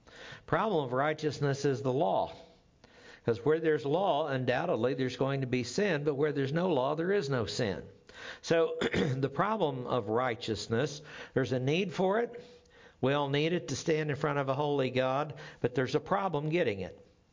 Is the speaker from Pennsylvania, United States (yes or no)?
no; Oklahoma, United States; accent: Okie; I have trouble in my Okie accent saying booths